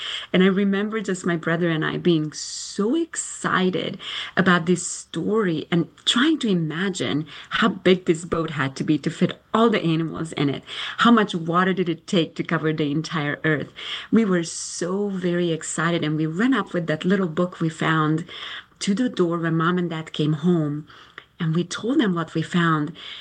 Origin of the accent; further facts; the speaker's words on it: Romania; I grew up in Romania during the communism. So when I was born, it was already communism.